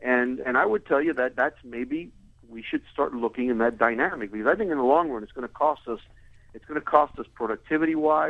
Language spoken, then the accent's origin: English; Florida, United States; I grew up in Dade County. I need my car. I'm plugged into the car culture.